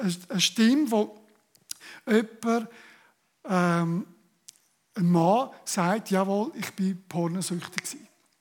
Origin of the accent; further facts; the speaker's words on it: Switzerland; Und erst dann sind wir Schweizer.